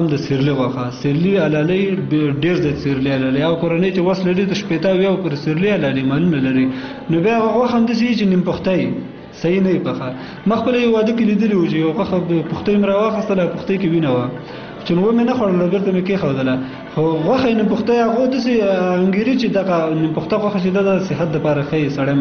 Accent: Kunar, Afghanistan; زه اصلا د کونړ ولایت اوسیدونکی یم.

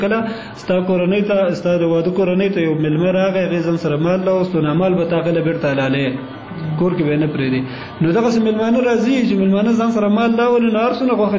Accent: Kunar, Afghanistan; زه اصلا د کونړ ولایت اوسېدونکی یم

